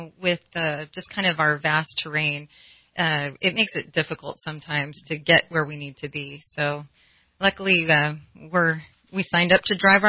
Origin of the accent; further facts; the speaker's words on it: San Diego, California, United States; I grew up in San Diego, so San Diego PD was kind of one of my first options on my radar.